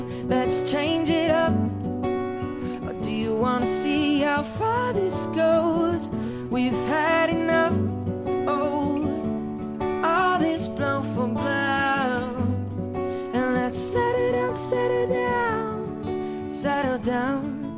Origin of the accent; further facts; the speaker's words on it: United States; but I'm American and I have my perspective here, you know